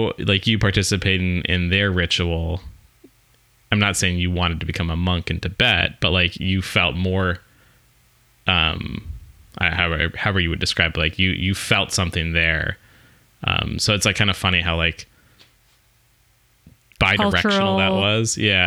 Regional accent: California, United States; born there; I'm from California is a strong way to put that.

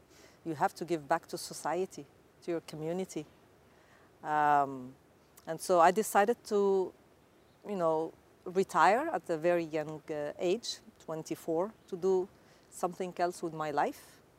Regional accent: Morocco; And here I am from Morocco trying to find a place and a seat with all, I don't know how many, 80,000 spectators in L.A.

